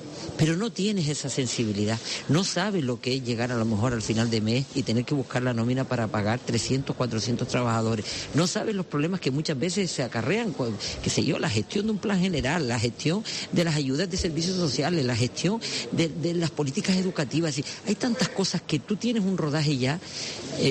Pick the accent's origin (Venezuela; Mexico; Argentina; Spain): Spain; Gáldar, Canary Islands; estoy aquí delante de la Recova de Galdar y yo soy feliz. Es decir, ver a mi gente, ver mi pueblo, cómo está activo, cómo está vivo